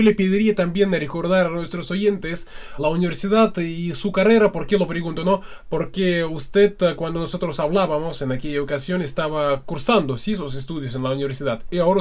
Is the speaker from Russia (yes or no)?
yes; Russia; Spanish is a second language; yo me muevo siendo ruso, pero un poquito en ese mundo hispanohablante, iberoamericano